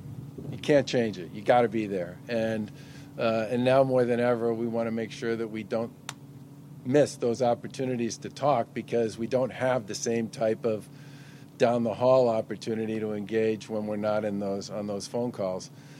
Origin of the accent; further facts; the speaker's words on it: Swampscott, Massachusetts, United States; When I'm out touring or visiting places, just going for a walk in my hometown of Swampscott, I wear a mask.